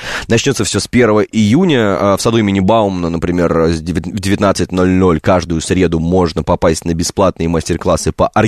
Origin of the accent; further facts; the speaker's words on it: Moscow, Russia; Ребят, я гопник из Гальянова.